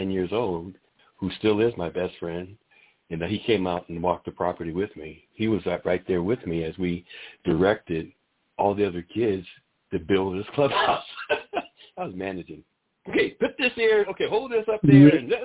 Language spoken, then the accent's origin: English; New Bedford, Massachusetts, United States; I was able to drive down to my hometown of New Bedford, which is about 45 minutes east of Boston, and I went back to my neighborhood, my old neighborhood.